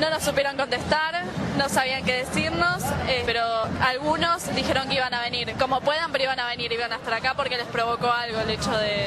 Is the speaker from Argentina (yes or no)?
yes; Avellaneda, Buenos Aires Province, Argentina; tengo 15 años y soy de Avellaneda.